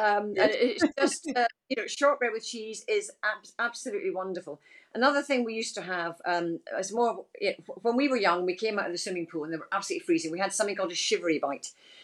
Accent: Dundee, Scotland, United Kingdom; it was kind of invented in Dundee, my hometown, in the 1920s.

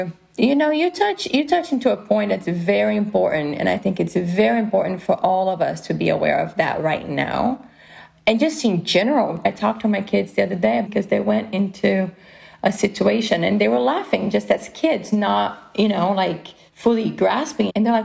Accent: Brazil; now in United States; I'm from Brazil. We're a mixed family.

